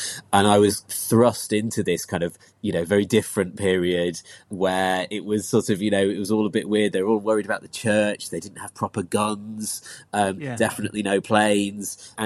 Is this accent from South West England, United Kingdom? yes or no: yes; Christchurch, South West England, United Kingdom; also born or lived in Leeds / Kent; When I was five, we moved down to Dorset, lived down by the sea in Christchurch, which was lovely. And then we spent a bit of time in Kent, and then we moved back to Lancashire. So I kind of, you know, I'm trans-Pennine.